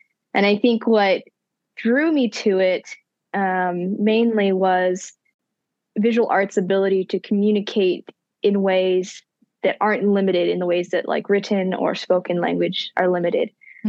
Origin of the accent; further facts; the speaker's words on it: Hawaii, United States; but I was born and raised in Hawaii. My dad's an immigrant from the Philippines.